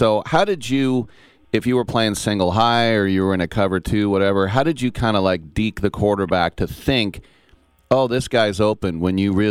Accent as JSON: {"language": "English", "town": "Oakland", "region": "California", "country": "United States", "tie": "born or raised there", "said": "I'm about 10 years older than you, and I grew up in Oakland"}